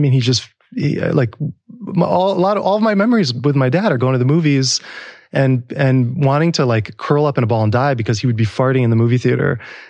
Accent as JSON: {"language": "English", "region": "Connecticut", "country": "United States", "tie": "born or raised there", "moved": "as an adult", "said": "I grew up in basically a post-industrial American town."}